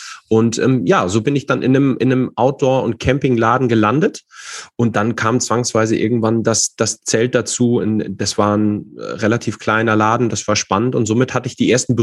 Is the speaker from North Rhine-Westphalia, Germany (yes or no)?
no; Fulda, Hesse, Germany; Und dann komme und bin aus Fulda, zwar nicht gebürtig, aber sehr schnell hierher gezogen.